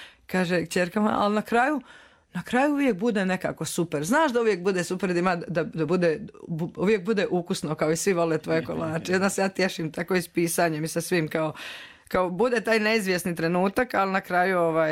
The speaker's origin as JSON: {"language": "Croatian", "region": "Dalmatia", "country": "Croatia", "moved": "yes", "said": "Ja jako brzo pričam i sada, kad sam došla iz Dalmacije"}